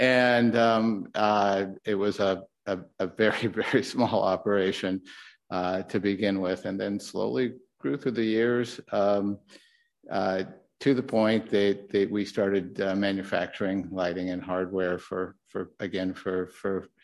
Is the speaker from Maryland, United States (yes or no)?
no; Portland, Oregon, United States; But I grew up in Portland. Grew up in a family with a family business, a contracting business that was in the basement of our home. A big Irish Catholic family, of which I was the baby of eight.